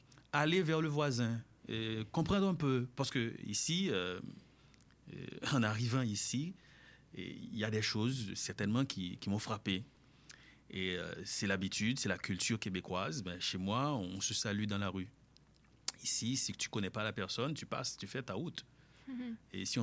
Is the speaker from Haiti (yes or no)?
yes; Haiti; Tu sais, moi-même, je suis haïtien.